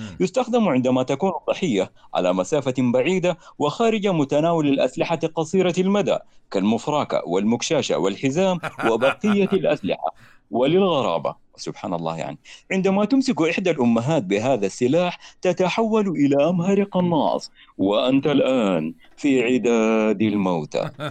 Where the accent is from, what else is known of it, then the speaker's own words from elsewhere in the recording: Khartoum, Sudan; أنا من الخرطوم